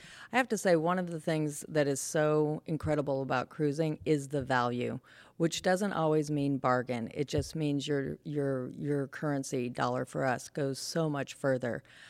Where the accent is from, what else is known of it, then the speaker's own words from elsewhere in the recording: California, United States; You know, I grew up in California